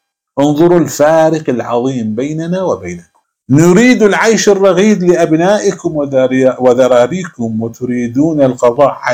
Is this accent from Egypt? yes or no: no; Iraq; الآن الميليشيات عندنا بالعراق الكثير من المسؤولين هم صبي الصغار